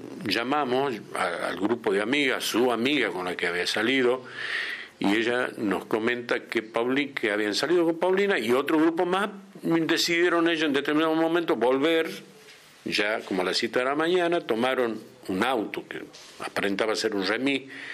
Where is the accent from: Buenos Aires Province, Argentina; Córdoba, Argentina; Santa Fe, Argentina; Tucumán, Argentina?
Tucumán, Argentina; de Tucumán. Hoy que estamos en septiembre de 2021, tengo 67 años. Soy papá de 6 hijos